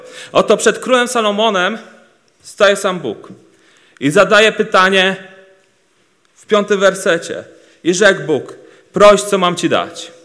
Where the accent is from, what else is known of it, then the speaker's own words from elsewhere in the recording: Oleśnica, Lower Silesian Voivodeship, Poland; also born or lived in Wrocław; A że w takim razie więc pochodzę już z Oleśnicy. A że w Oleśnicy później się przeprowadziłem do Wrocławia